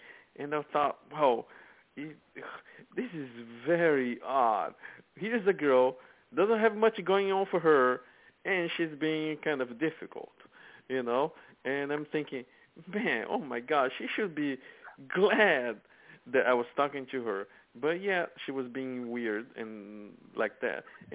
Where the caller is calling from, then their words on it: St. Louis, Missouri, United States; I'm calling from St. Louis, Missouri.